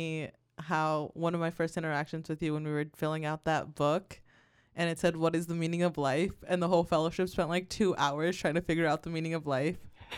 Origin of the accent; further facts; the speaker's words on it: United States; oh, this is who I am from Washington.